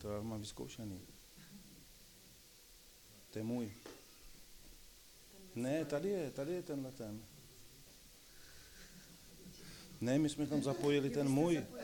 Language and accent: Czech; Žďár nad Sázavou, Vysočina Region, Czechia; now in Velká Bíteš, Czechia; pocházím původně ze Žďáru nad Sázavou, tak je pro mě velikou ctí, že můžu být tady, protože já miluju Vysočinu. My teď bydlíme ta Bíteš